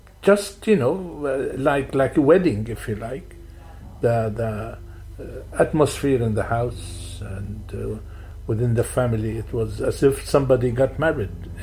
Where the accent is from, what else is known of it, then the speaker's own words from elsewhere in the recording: Latakia, Latakia Governorate, Syria; So in those days, my hometown, which is Latakia, it's the third, maybe the fourth town in size in the country.